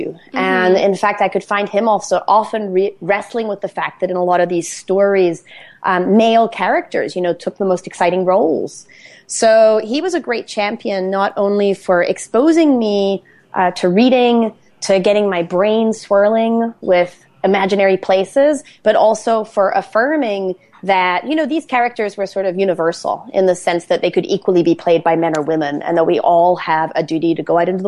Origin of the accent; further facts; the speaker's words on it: Ireland; Well, the short answer is that I'm Irish.